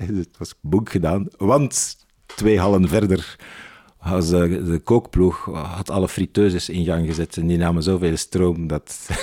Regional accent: Belgium; kijk, dit zien wij als Belg zo ten opzichte van de Denen

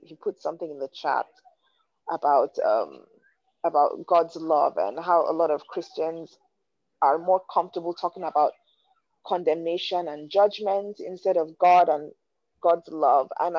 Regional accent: Nigeria; growing up in Nigeria, you know, and I'll give you guys a bit of a backstory. Like I've mentioned in the past, I grew up in a household where my parents went to church every Sunday, and they took us to church every single Sunday, Pentecostal, Christian, conservative

